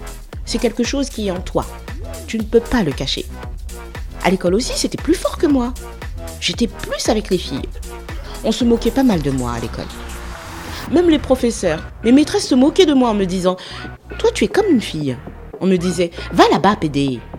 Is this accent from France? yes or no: no; Guinea; born there; Je suis née comme ça. Je suis née en Guinée-Conakry.